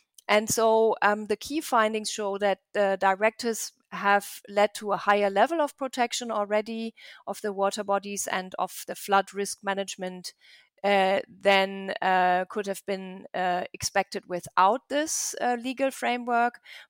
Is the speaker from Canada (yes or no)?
no; Germany; English is a second language; for example, with regard to Germany, my home country, almost half of the water abstraction in Germany is related to energy supply.